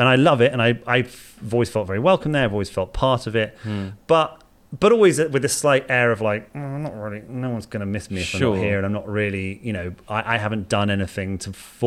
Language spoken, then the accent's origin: English; Bootle, North West England, United Kingdom; accent: Bootle; As you can hear from my thick Bootle accent, I'm nowhere near Liverpool.